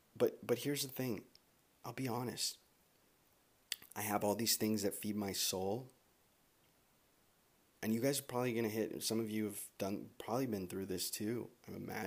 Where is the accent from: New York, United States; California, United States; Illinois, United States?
California, United States; Los Angeles; And I grew up in Los Angeles. I'm born and raised here. It's a fucking dope city.